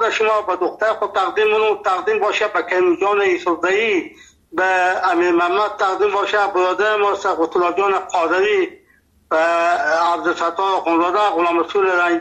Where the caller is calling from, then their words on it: Nimruz, Afghanistan; accent: Persian; ما 50 سال در ولایت نیمروز هستیم. اینجا لهجه ما لهجه فارسی هست، اینجا لفظی ما لهجه بلوچی هست،